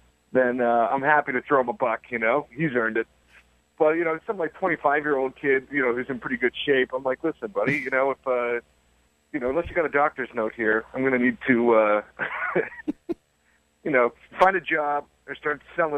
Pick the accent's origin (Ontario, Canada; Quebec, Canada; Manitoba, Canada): Ontario, Canada; Toronto; I'm also from Toronto. So Toronto is, probably as American city, you know, in Canada that there is, you know, 3 million people, you know, very diverse population.